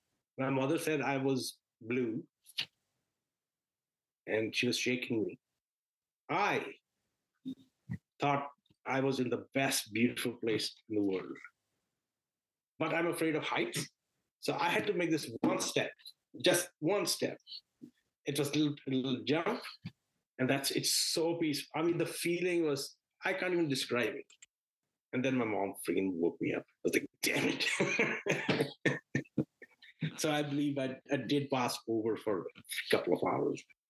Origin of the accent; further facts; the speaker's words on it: Jalandhar, Punjab, India; He puts me in the back of the bus free of charge and drops me off at Jalandhar.